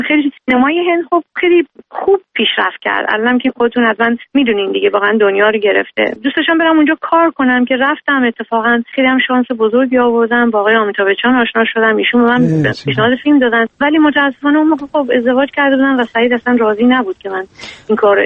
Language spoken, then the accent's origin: Persian; Iran; ما ایرانی هستیم